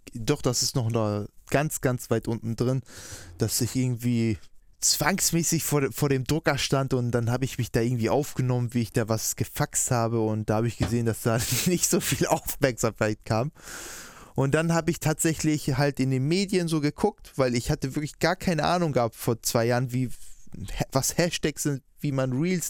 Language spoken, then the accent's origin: German; Hamburg, Germany; born there; Also die wissen, dass ich dann hier in Hamburg geboren bin.